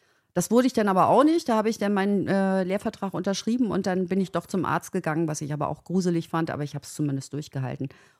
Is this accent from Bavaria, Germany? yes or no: no; Kappeln, Schleswig-Holstein, Germany; Ich komme ja aus Kappeln an der Schlei, ist so ein kleiner Ort an der Ostsee quasi.